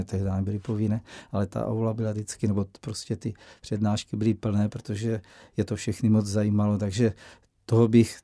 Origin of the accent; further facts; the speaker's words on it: Znojmo, South Moravian Region, Czechia; born there; My pocházíme ze Strážnice, což je náš rod, se tam dostěhoval. Já jsem se narodil už ve Znojmě, ale bráchové ještě ve Strážnici a mám vztah ke Strážnici, ale ke Znojmu jsem teda velký patriot Znojma